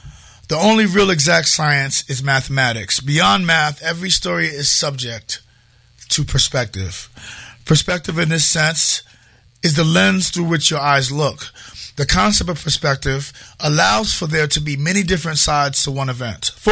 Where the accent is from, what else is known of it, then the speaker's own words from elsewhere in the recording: New York City, New York, United States; from Harlem, the lowest paid man in the room